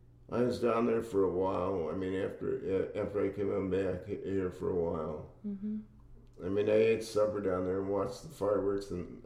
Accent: St. Louis, Missouri, United States; also born or lived in Chicago; I'm originally from St. Louis and Chicago.

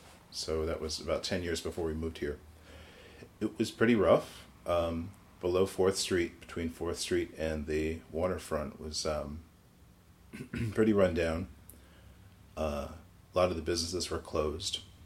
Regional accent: Rochester, New York, United States; So where I grew up outside of Rochester, if you go any direction outside of Rochester, it becomes cows and fields and farms and pastures very quickly.

